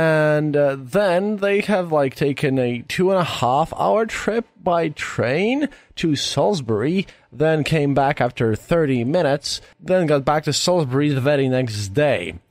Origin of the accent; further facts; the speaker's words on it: Latvia; English is a second language; I'm from Latvia. I've visited the UK before.